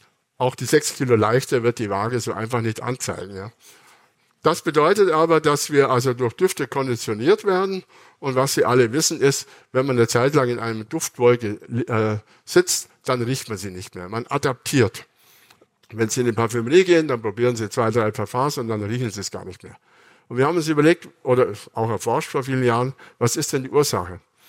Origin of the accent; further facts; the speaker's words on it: Bavaria, Germany; Und ich bin zum Beispiel in Bayern aufgewachsen.